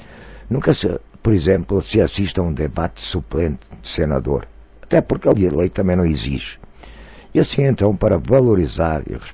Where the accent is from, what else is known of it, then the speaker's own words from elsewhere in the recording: Brazil; Todos nós somos brasileiros, somos iguais e todos nós temos os mesmos direitos e deveres.